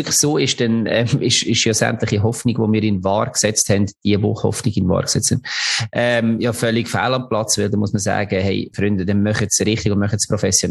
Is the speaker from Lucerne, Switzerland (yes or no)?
yes; Lucerne, Switzerland; Obwohl man als Luzerner natürlich nicht ganz unglücklich war